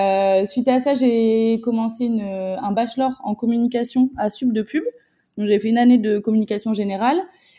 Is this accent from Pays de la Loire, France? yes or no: no; Angoulême, Nouvelle-Aquitaine, France; Donc, je viens d'Angoulême, je suis née à Angoulême.